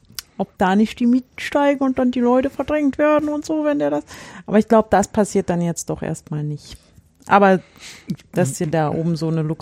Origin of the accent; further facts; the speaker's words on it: Berlin, Germany; aber wir als Berliner, wir können ja uns diese mal angucken